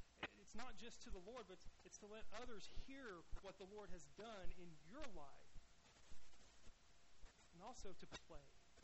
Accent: Deep South, United States; growing up in the Deep South, there was a time in the Bible Belt, so to speak, that modern contemporary Christian music was of the devil.

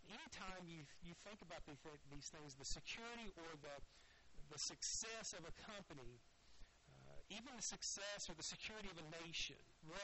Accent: the South, United States; And so, growing up in the South, there was a phrase that I heard a lot

